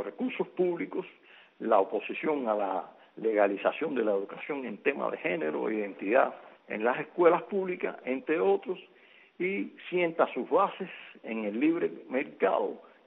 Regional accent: Cuba; tenemos que ser conscientes como cubanos que a pesar de estar como cubanos muy poco tiempo en la tierra

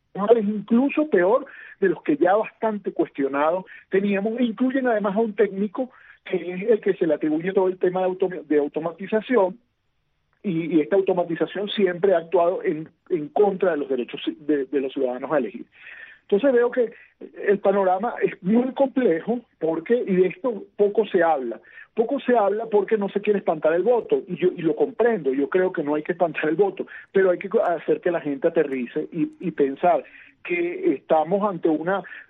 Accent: Venezuela; Y además agradezco como venezolano la lucha

